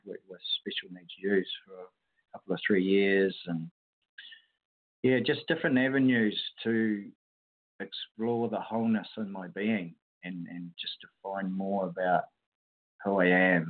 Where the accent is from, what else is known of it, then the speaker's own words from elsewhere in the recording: New Zealand; I was thinking of moving back to my hometown, which was quite a surprise for me